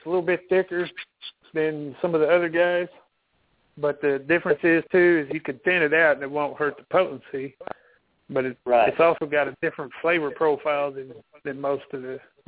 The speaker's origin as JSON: {"language": "English", "region": "Texas", "country": "United States", "said": "I've always done well with it when I cook here in Texas. And I don't know, I'm from Texas, and everybody cracks up because I just do so good."}